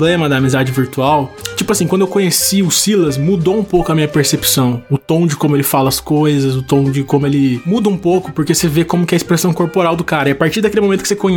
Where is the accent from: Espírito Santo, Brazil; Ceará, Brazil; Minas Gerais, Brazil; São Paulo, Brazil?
São Paulo, Brazil; Taubaté; Galera, ó, eu sou de Taubaté, São Paulo.